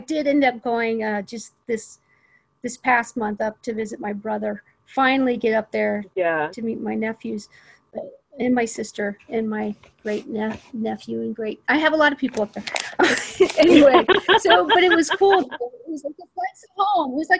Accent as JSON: {"language": "English", "town": "Seattle", "region": "Washington", "country": "United States", "tie": "born or raised there", "said": "At that point, it had been 16 years since I've been back to Seattle. So it was so nice seeing my hometown."}